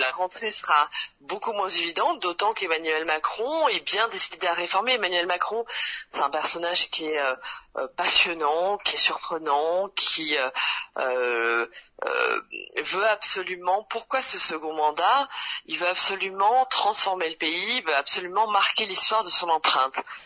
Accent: Calvi, Corsica, France; now in Paris, France; toute ma famille vit en Corse, vit en Balagne depuis toujours. Moi, je suis née à Bastia, bien sûr … J'étais au collège à Calvi, au lycée Lérousse, donc je suis très attachée à mes racines corses.

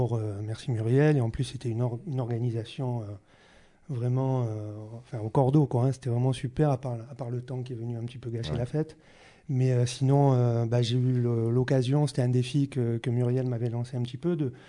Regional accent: Burkina Faso; born there; moi, je suis né en Afrique, au mmh. Burkina Faso. Ouais. Et donc, j'ai une identité, on va dire, africaine que je revendique.

